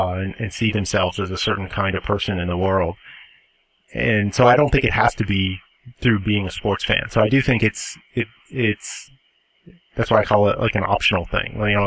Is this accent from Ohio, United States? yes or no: no; Boston, Massachusetts, United States; moved away; because I grew up in Boston. Now, I haven't lived in Boston for 20 years.